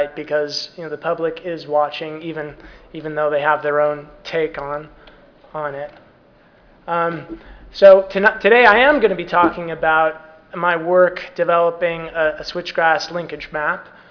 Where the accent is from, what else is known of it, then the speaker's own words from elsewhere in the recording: California, United States; yeah, well, you know, I'm from the Bay Area, so we're all really excited by that.